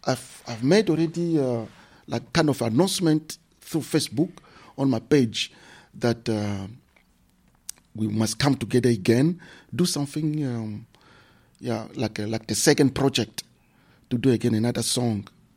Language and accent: English; DR Congo; You know, I'm a Congolese. I'm from Congo, DRC. You know, Democratic Republic of Congo.